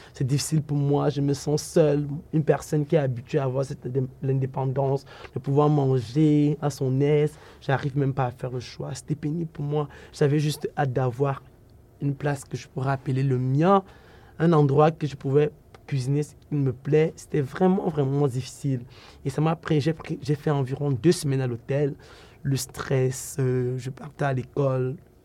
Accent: Cameroon; J'adore cuisiner les repas camerounais.

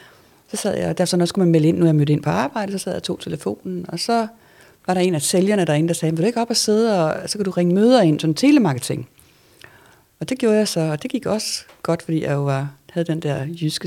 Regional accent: Mors, North Denmark Region, Denmark; Jeg kommer fra Jylland. Jeg kommer fra Mors.

